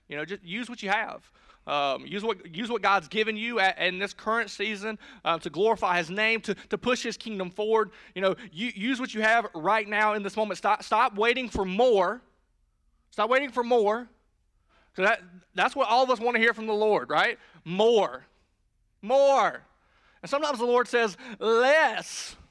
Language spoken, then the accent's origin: English; Woodruff, United States; I'm from Woodruff, so I don't know everything.